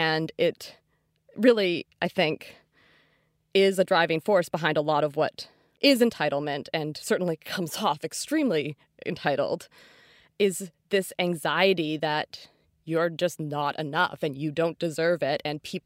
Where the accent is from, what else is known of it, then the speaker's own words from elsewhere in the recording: North Vancouver, British Columbia, Canada; Like, I grew up in North Van, and I was at a public elementary school in a very like gentrifying neighborhood.